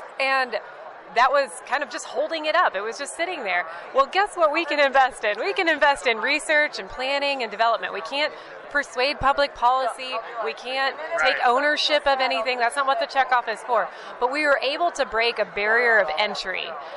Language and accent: English; Carrollton, Missouri, United States; I'm from Missouri, just a wee farm in Carrollton, Missouri, an hour east of Kansas City, where we're sitting right now. We're the fifth generation.